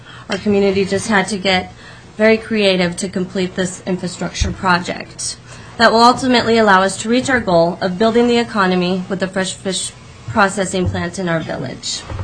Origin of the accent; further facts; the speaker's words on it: Old Harbor, Alaska, United States; I was raised in Old Harbor, and my position at the Old Harbor Native Corporation I work very closely with the city and tribe on economic development to sustain a healthy community.